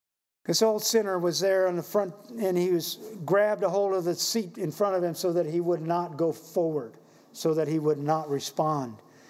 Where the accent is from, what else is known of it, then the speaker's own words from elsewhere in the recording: Belize; Growing up in Central America, in Belize, we were subject to more hurricanes than you would be here